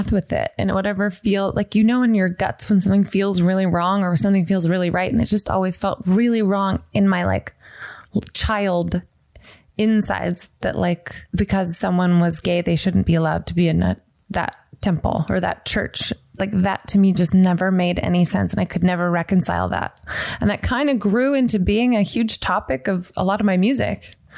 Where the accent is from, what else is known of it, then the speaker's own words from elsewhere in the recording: the South, United States; growing up in the South, which was really religious, and I wanted to be really religious